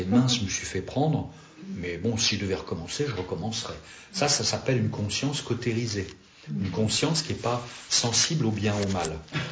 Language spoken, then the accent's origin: French; Gennevilliers, Île-de-France, France; also born or lived in Asnières; je suis né dans une banlieue, pour ceux qui connaissent, Gennevilliers. Après, je suis pas né là, mais j'ai grandi à Gennevilliers, après Asnières et tout ça.